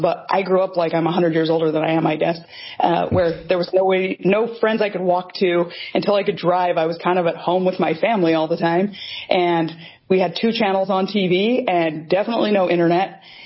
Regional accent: Hiko, Nevada, United States; also born or lived in Cedar City, Utah; I was born in Cedar City, Utah. My family lived in Hyco, Nevada, which is a tiny, tiny little town across the border in Nevada. Cedar City was town for us.

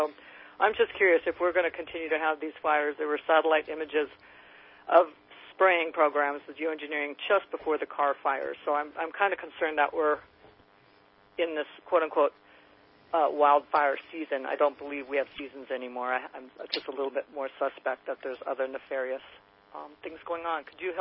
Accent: Minnesota, United States; I grew up in Minnesota, so I don't know how happy you were to leave the blizzards

